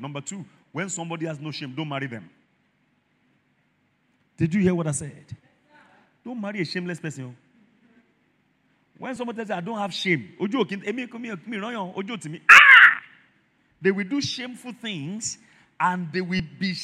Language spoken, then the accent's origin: English; Mokola, Oyo, Nigeria; I grew up in Mokola. My father trained me to be prim and proper. Same with my mother. Be prim and proper. We didn't have money, but we had a very decent upbringing.